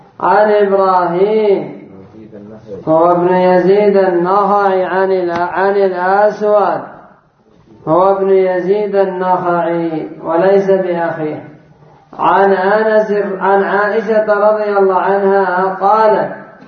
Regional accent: Yemen; كما يفعله بعض الناس عندنا في اليمن

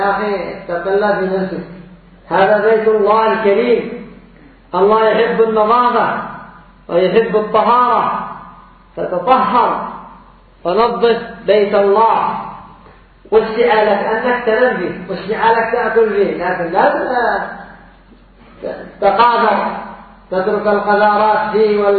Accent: Yemen; وعندنا في اليمن أيضا أصحاب الشمات

